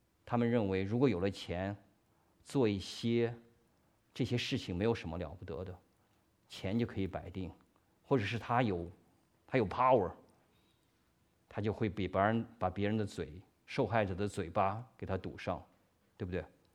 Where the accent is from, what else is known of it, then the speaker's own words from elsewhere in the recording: Xi'an, Shaanxi, China; 因为古时候这个城墙我是从西安来的，对吧？西安那个城墙非常的雄伟也漂亮